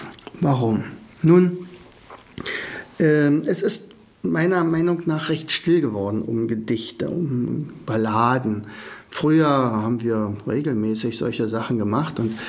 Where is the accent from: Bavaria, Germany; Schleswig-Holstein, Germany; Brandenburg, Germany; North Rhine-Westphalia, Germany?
Brandenburg, Germany; Oderberg; Vorige Woche war ich bei meinen Eltern, also in meinem Heimatort Oderberg